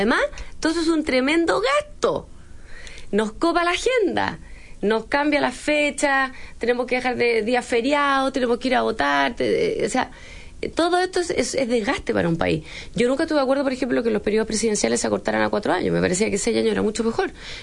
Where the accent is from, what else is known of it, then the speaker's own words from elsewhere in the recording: Chile; aquí somos todos chilenos iguales.